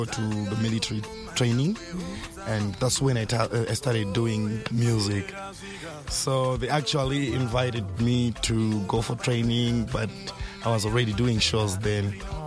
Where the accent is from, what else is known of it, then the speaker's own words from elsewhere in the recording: Murewa, Mashonaland East, Zimbabwe; I was born in Murewa, and I grew up there. I think partly I learned there and then came to the city 2003 when I was doing my Form 3.